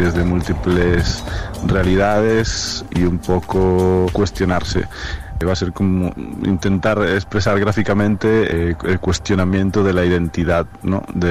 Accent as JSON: {"language": "Spanish", "town": "Rianxo", "region": "Galicia", "country": "Spain", "said": "Y vengo de Galicia, de un pueblo llamado Riancho, en el noroeste español, en la esquinita de arriba del país, un pueblo de mar."}